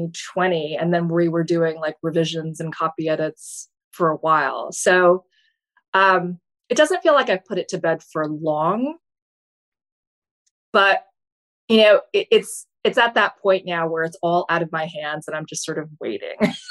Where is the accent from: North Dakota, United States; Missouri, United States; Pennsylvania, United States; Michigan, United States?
North Dakota, United States; Fargo; So I grew up in North Dakota in the 1970s and 80s.